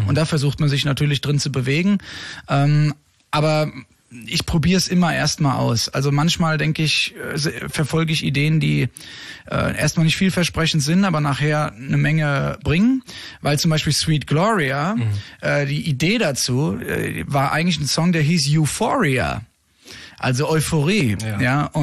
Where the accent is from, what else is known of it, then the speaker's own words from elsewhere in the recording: Hesse, Germany; Jungs vom Land irgendwie, wir kommen ja alle aus dem Rheingau, ursprünglich